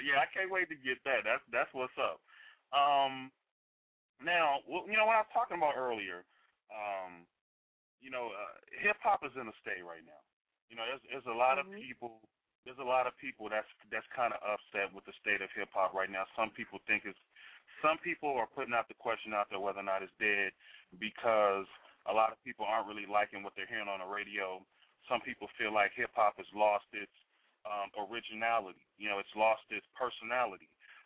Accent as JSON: {"language": "English", "town": "Chicago", "region": "Illinois", "country": "United States", "lives_now": "Arizona, United States", "said": "You know, I'm from Chi-Town, so it's a little different out there."}